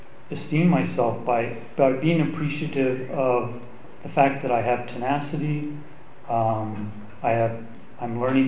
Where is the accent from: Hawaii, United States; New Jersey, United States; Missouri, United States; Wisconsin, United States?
Hawaii, United States; also born or lived in Johnson City, Tennessee / California; I was born in Johnson City, Tennessee on December 12, 1958. We moved to California in 1962. We came here by train from Santa Barbara in 1964. We flew to Hawaii. Thank God they had airplanes. And I pretty much grew up in Hawaii.